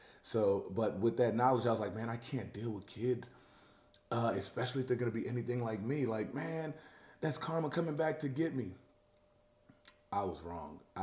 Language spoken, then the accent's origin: English; Houston, Texas, United States; also born or lived in Dallas / Durant, Oklahoma; I'm a Nigerian born. I'm a Nigerian-American born citizen. I was raised here in Houston, but I like to say that, you know, I've also been raised in Dallas when I spent time in Dallas. I like to say that I was also raised in Oklahoma, Durant, Oklahoma